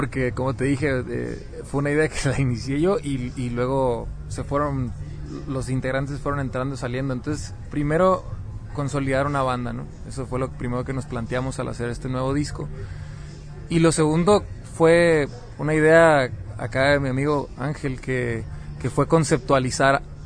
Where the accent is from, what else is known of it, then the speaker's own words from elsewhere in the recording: Mexicali, Baja California, Mexico; Yo soy de Mexicali. Mexicali pues estamos... Es el punto más al norte, ¿no?, de Latinoamérica. Es donde está la pura frontera con California. Y esa misma cercanía pues lo hace uno a veces saber inglés por la pura naturalidad de la geografía